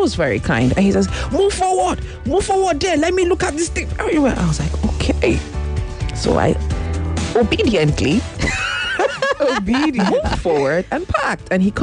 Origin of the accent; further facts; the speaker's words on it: Nigeria; I'm Nigerian